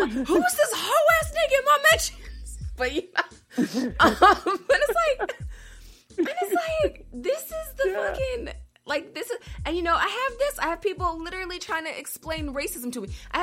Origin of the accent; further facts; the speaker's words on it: Chicago, Illinois, United States; you know, I'm from Chicago.